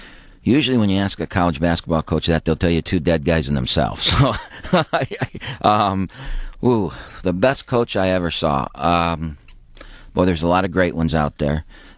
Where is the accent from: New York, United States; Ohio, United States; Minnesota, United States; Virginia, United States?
Ohio, United States; Defiance; And it was very similar to that growing up in Defiance, Ohio.